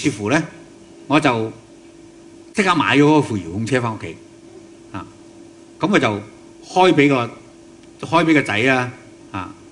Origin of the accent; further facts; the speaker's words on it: Hong Kong; 我特別提，即係我哋香港人啦，係咪